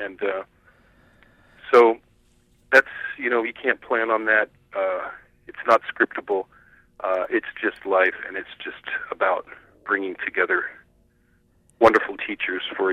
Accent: San Francisco, California, United States; talking to actually some of my neighborhood friends, people who I grew up with in San Francisco, about what I saw

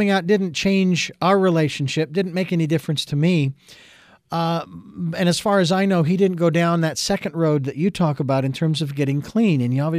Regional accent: Phoenix, Arizona, United States; Well, he and I, we were both born and raised in Phoenix.

